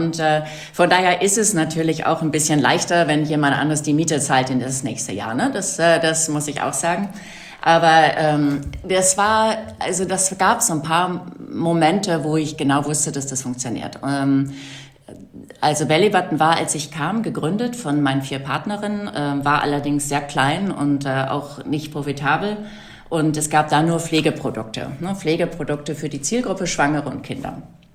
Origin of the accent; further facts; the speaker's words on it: North Rhine-Westphalia, Germany; Ich bin ja in Westfalen aufgewachsen